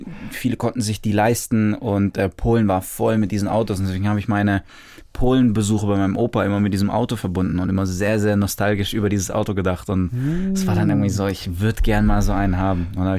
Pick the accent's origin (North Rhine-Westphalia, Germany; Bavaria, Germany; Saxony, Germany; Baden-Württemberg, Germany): Baden-Württemberg, Germany; Freudenstadt; Ich bin in Deutschland geboren.